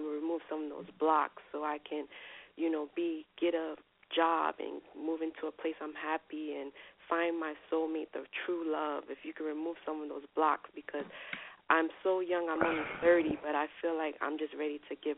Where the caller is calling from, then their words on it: New York City, New York, United States; New York City.